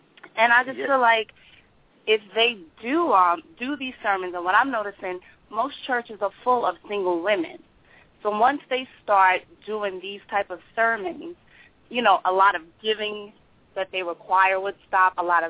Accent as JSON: {"language": "English", "town": "Long Island", "region": "New York", "country": "United States", "said": "I'm from New York, Long Island."}